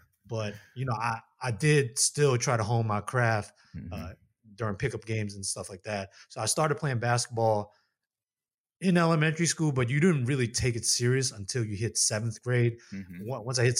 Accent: New York City, New York, United States; Born and raised in New York.

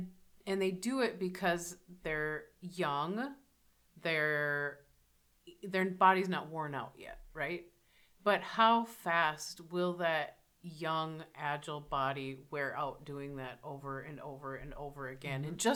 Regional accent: Minnesota, United States; accent: Minnesota; And I just said that with my Minnesota accent.

